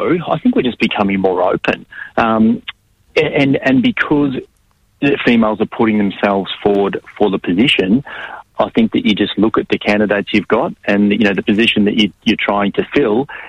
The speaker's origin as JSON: {"language": "English", "town": "Melbourne", "region": "Victoria", "country": "Australia", "said": "I'm from Melbourne. I'm here in the city now"}